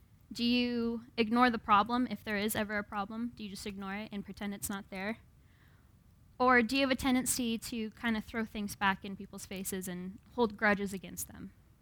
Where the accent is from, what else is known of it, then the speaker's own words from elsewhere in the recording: Washington, United States; And one of my friends is from Minnesota, and I'm from Washington, and so we were outside